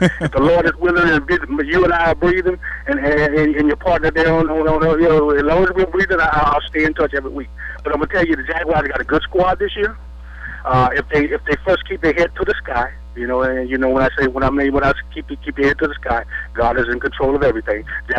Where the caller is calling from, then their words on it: Arlington, United States; I'm calling from Arlington.